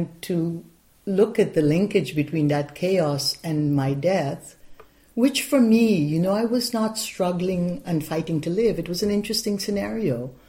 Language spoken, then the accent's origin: English; Guyana; now in United States; The first thing I did when I came to America from Guyana in 1969, February, It was the huge snowfall, and it was the first time I saw snow.